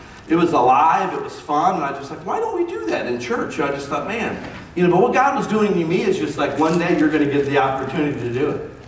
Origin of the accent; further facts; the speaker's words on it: Akron, Ohio, United States; also born or lived in Kansas City, Missouri; I am not from here. I grew up in Akron, Ohio. And I went to Bible school in Kansas City, Missouri.